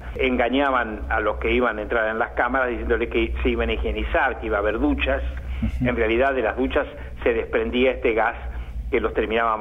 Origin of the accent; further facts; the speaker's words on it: Argentina; Me siento un argentino de ascendencia judía.